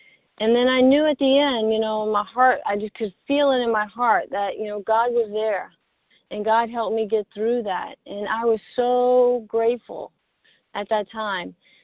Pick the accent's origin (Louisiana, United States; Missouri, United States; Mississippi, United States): Mississippi, United States; accent: Mississippi drawl; You know, I'm from Mississippi, so we have that long drawl accent.